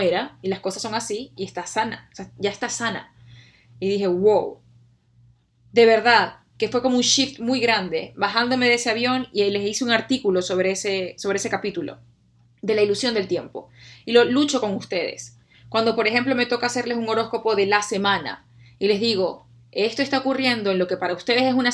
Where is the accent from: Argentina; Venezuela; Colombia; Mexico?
Venezuela; como dicen en mi país Venezuela, de pana